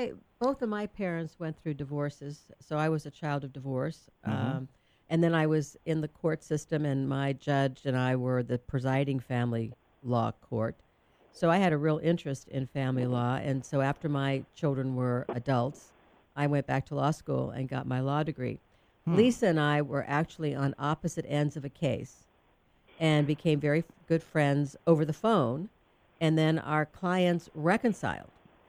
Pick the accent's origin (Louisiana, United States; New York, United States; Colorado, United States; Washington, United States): Louisiana, United States; born there; also born or lived in India / Germany; now in San Diego, United States; Well, I was born in Louisiana. Came to San Diego via India and Germany, but got here in 1959.